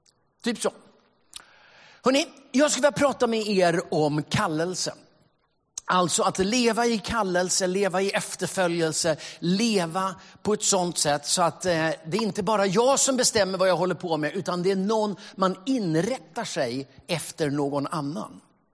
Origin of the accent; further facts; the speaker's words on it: Stockholm, Stockholm County, Sweden; also born or lived in South America; Jag är uppvuxen i Stockholm, men missionärsbarn har bott ett gäng år i Sydamerika.